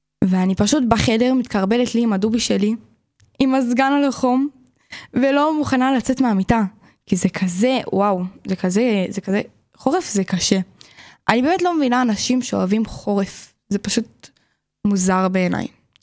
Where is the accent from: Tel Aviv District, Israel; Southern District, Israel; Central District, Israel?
Central District, Israel; Ra'anana; אני במקור מרעננה, אבא שלי גר בבני ברק כרגע, אני הייתי חרדיה